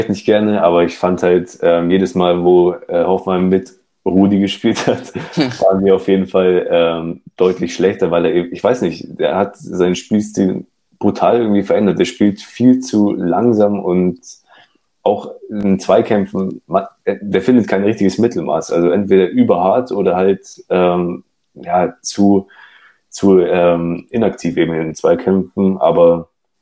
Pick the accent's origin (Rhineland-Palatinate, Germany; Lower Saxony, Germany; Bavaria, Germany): Bavaria, Germany; Munich; weil ich komme nicht aus der Region Sinsheim oder Heidelberg etc., weil ich komme aus Bayern beziehungsweise exakt aus München.